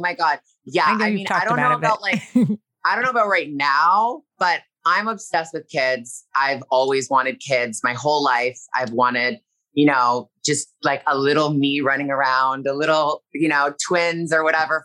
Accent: Toronto, Ontario, Canada; now in Los Angeles, United States; I'm from Toronto and I live here in LA.

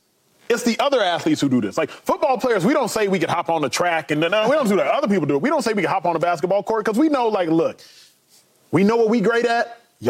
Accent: Dallas, Texas, United States; I remember in the early 2000s growing up in Dallas, when the Mavericks lost to the Heat in 2006, I was sick.

